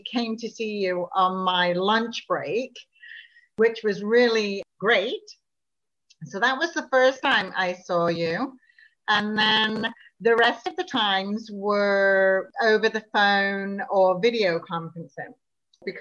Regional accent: England, United Kingdom; now in Prince Edward Island, Canada; Now, I'm not from PEI. I'm from England originally.

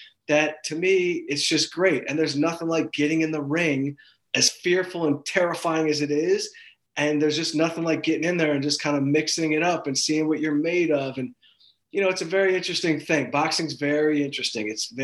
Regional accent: Detroit, Michigan, United States; I've been jetting out from Detroit, which is my hometown, which Detroit's making it.

